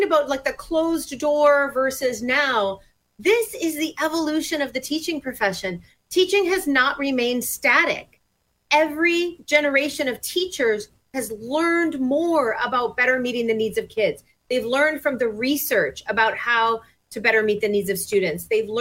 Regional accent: Minnesota, United States; my home state of Minnesota was not immune to at all.

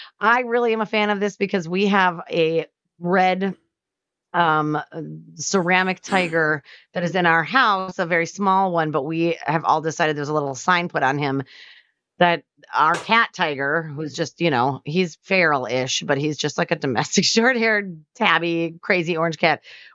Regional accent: Wisconsin, United States; I'm from Wisconsin, right? So like everything that has more cheese, I'm happier with.

